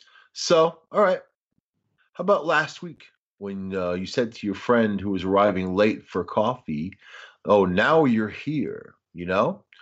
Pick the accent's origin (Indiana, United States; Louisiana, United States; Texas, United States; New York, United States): New York, United States; New York City; You know, me, I was a kid from New York City. I had traveled abroad and done this stuff, but I had never driven across the country.